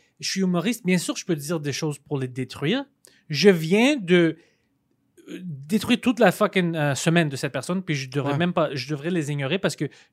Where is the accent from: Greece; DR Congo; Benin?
Greece; Je suis pas américain, non, je suis grec, you know?